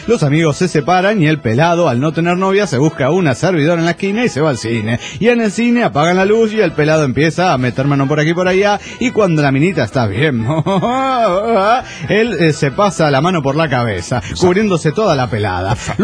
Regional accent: Córdoba, Argentina; Hola, ¿qué tal, amigos? … de Córdoba, Argentina.

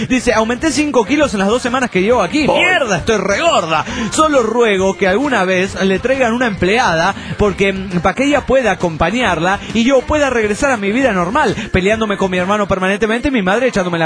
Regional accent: Bolivia; de Bolivia.

